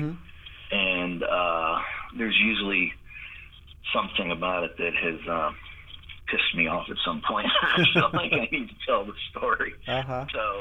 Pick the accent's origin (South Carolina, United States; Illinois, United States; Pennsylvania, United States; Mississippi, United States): South Carolina, United States; Beaufort; to Beaufort, South Carolina in 1974. I think I was about 13 years old at the time. And, you know, growing up in Beaufort, in my senior year in high school